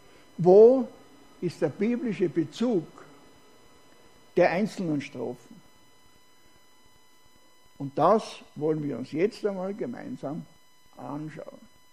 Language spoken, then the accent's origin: German; Austria; now in Switzerland; Ich bin kein Schweizer. Merkt man nicht, oder? Ja. Ich bin Österreicher.